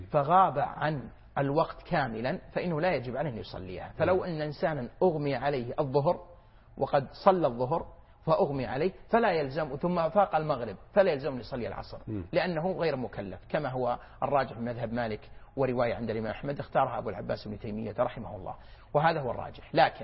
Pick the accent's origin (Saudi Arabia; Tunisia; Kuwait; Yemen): Saudi Arabia; والحمد لله يوجد عندنا في السعودية كثير من القطاعات التي يوجد فيها رجال ونساء